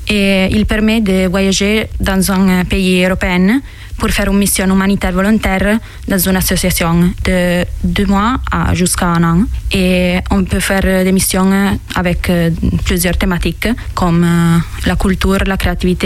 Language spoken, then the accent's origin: French; Mondovì, Piedmont, Italy; French is a second language; now in France; Je viens d'Italie, d'un village qui s'appelle Mondovì, dans la province de Cuneo, dans le nord de l'Italie. C'est un village de 25 000 habitants, près de les Alpes. Et je suis ici depuis le 10 janvier, et pendant 6 mois jusqu'à la fin de juin.